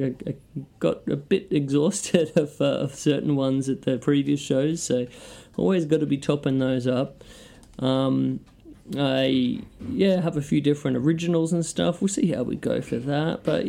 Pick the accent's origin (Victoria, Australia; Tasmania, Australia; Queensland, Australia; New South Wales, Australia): Queensland, Australia; Brisbane; my hometown of Brisbane